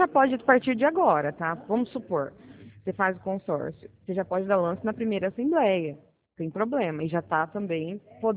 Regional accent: Presidente Bernardes, São Paulo, Brazil; Eu sou de Bernardes, né?

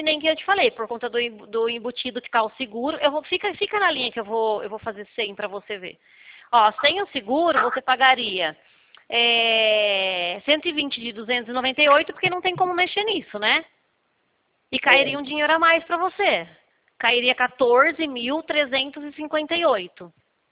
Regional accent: São Paulo, Brazil; eu sou do interior de São Paulo

